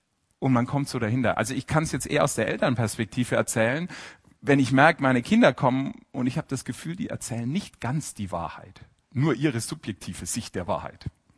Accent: Bavaria, Germany; Ich bin Franke.

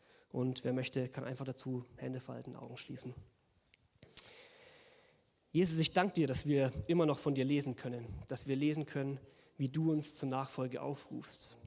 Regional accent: Bavaria, Germany; ich komme aus Franken, da sind einige Leute Clubfans

